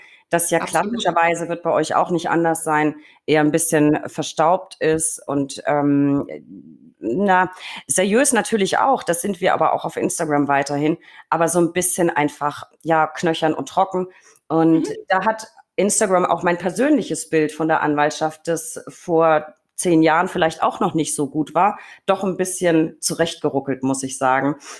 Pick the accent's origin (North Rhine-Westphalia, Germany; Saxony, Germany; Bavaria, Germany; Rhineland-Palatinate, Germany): Bavaria, Germany